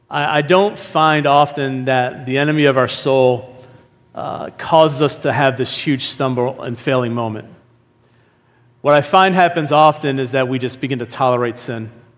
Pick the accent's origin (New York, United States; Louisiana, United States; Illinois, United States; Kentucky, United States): New York, United States; Niagara Falls; I grew up about 20 minutes from Buffalo, New York. I grew up in Niagara Falls.